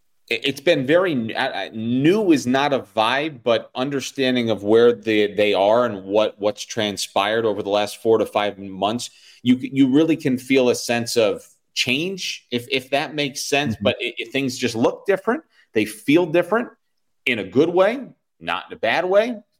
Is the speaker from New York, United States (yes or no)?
yes; New York, United States; somebody that I really look up to growing up in New York. You know, no secret, I grew up a Mets fan because I would listen to them on the radio.